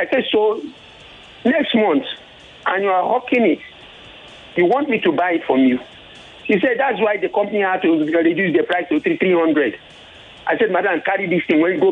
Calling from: Akute, Ogun, Nigeria; I am calling from Akute.

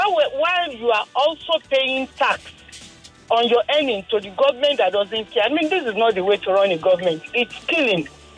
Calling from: Ibadan, Oyo, Nigeria; I'm calling from Ibadan.

